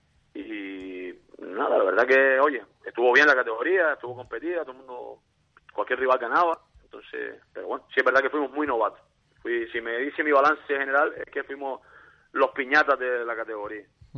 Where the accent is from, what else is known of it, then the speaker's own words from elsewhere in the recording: Canary Islands, Spain; al final soy de aquí, no soy de la isla vecina, ni siendo de la vecina, somos canarios y no somos rusos.